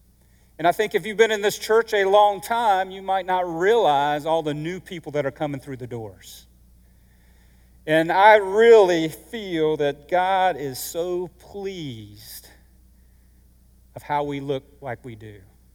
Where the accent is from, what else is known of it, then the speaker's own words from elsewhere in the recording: North Carolina, United States; Also, I am from North Carolina, and I often get this question: who do you pull for, Duke or North Carolina?